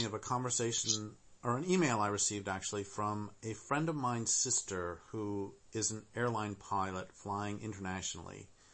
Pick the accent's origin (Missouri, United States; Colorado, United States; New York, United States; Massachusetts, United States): Colorado, United States; also born or lived in Nevada; And I grew up in Colorado, and the stars were magnificent.